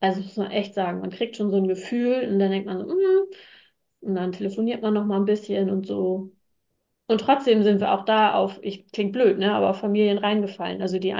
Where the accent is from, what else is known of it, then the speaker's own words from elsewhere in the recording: Hamburg, Germany; Also wir sind eigentlich alle aus Hamburg, hier am Nordrand von Hamburg, so schon ländlich.